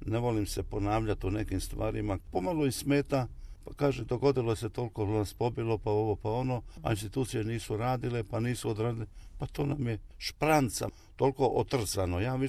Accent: Bosnia & Herzegovina; čak i moju Bosnu, ne mogu nikad zaboraviti, moj rodni kraj.

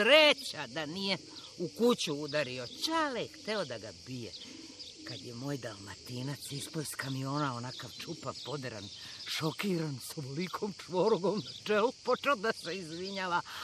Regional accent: Kraljevo, Raška District, Serbia; Jeste, ja sam iz Srbije, iz Kraljeva.

